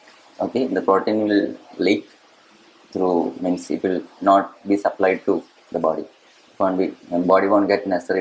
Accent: Chennai, Tamil Nadu, India; I was born in Chennai. And my schooling was done there. That was LKG, kindergarten, I was in Chennai. So, I'm good in Tamil also.

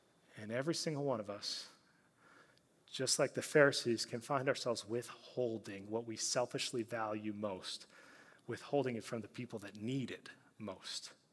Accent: the South, United States; growing up in the South, there are a few things I love as much as sweet tea.

